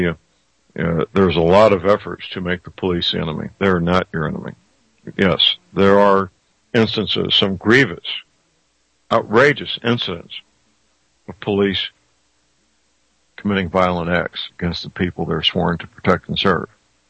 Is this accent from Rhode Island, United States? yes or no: no; St. Louis, Missouri, United States; My hometown, St. Louis, is an example